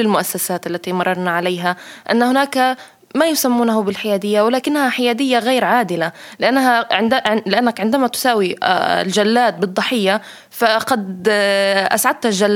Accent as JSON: {"language": "Arabic", "town": "Gaza", "region": "Gaza Strip", "country": "Palestine", "said": "فمثلا أنا من غزة، لم يكن بإمكاني أن أتخطى معبر رفح من غير أن يكون هناك دعوة رسمية من مؤسسة معينة"}